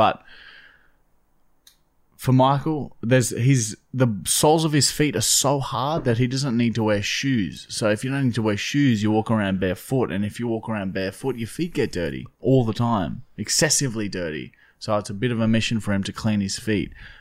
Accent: Toowoomba, Queensland, Australia; now in Brisbane, Australia; Anyway, so I moved from Toowoomba to Brisbane

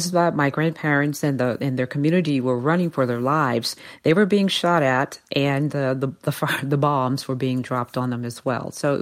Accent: Tulsa, Oklahoma, United States; I grew up in the Greenwood community myself as a little girl.

